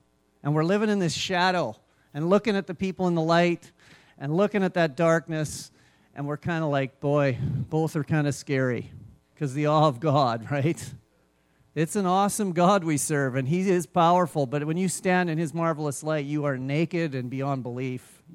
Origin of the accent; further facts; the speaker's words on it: Red Deer, Alberta, Canada; I was raised here in Red Deer. This is my first time back.